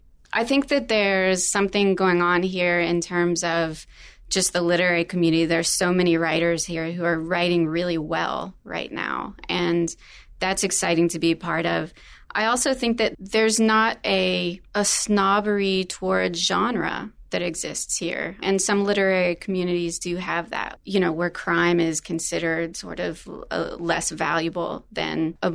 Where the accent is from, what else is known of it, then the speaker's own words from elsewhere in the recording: Houston, Texas, United States; It's a place that growing up in Houston, I was just aware of.